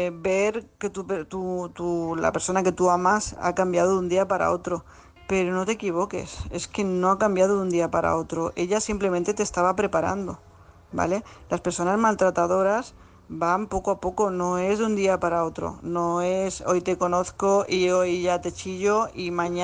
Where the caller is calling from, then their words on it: Tarragona, Catalonia, Spain; corresponsal de Tarragona